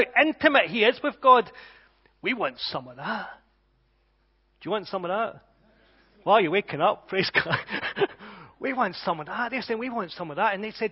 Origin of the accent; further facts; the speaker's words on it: Glasgow, Scotland, United Kingdom; accent: Glaswegian; I'm starting to get a bit deeper in my true Glaswegian accent. You'll see, I've made it higher over the years so the Sassenachs can understand me.